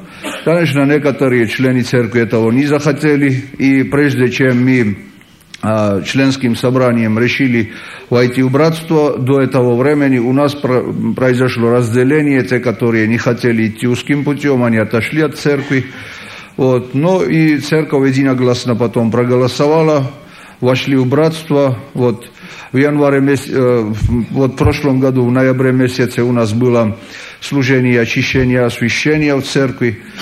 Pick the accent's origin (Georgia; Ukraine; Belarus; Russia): Georgia; Я из Грузии тоже, но не русский, грузин.